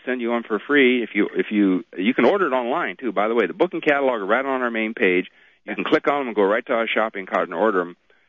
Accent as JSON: {"language": "English", "region": "Ohio", "country": "United States", "said": "I came from the Midwest. I came from Ohio. We had snow out there."}